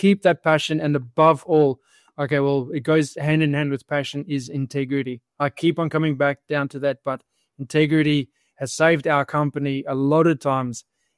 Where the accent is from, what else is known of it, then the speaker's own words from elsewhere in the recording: Australia; also born or lived in New Zealand; So I grew up in Australia, and I spent a lot of time in New Zealand.